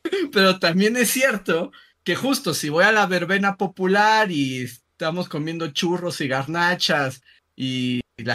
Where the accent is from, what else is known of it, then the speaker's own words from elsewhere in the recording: Mexico; Pero claramente sí soy mexicano, ¿no? O sea, sí tengo una identidad cultural con México.